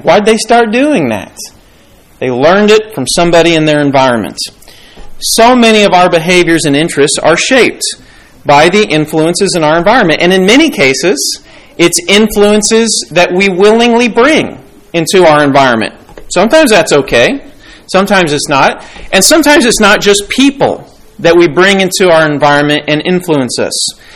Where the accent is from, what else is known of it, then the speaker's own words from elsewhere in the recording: Kansas City, United States; I grew up in the Kansas City area, and you know what you call a caffeinated beverage in Kansas City?